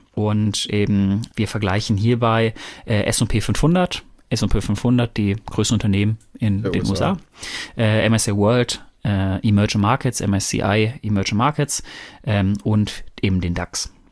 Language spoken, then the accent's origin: German; North Rhine-Westphalia, Germany